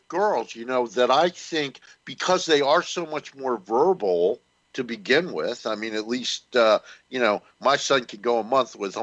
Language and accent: English; New Jersey, United States; I grew up in North New Jersey as a kid.